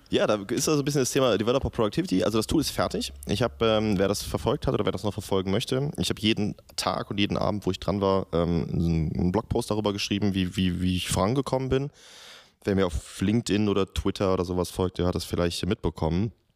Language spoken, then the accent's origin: German; Langenfeld, North Rhine-Westphalia, Germany; Ja, wer Langenfeld noch nie gehört hat, das ist meine Heimatstadt, das liegt zwischen Köln und Düsseldorf.